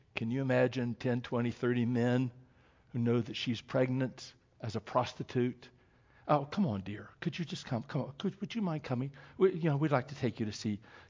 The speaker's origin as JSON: {"language": "English", "region": "North Carolina", "country": "United States", "tie": "born or raised there", "also_born_or_lived": "New York", "said": "I was raised in Eastern North Carolina."}